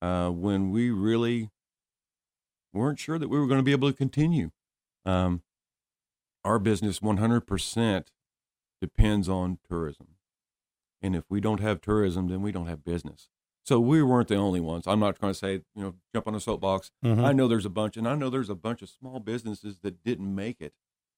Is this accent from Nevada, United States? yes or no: no; Claremore, Oklahoma, United States; moved away; I'm from Claremore, Oklahoma.